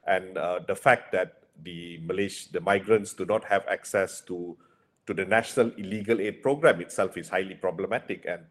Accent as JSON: {"language": "English", "country": "Malaysia", "said": "I mean, as a Malaysian, of course, I'm concerned."}